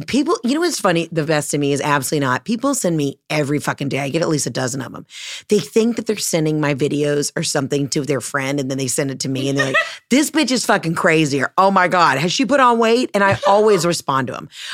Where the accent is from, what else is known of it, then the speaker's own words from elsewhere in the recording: Georgia, United States; Now, A to B, P to P, you know I can say that because I'm from Georgia.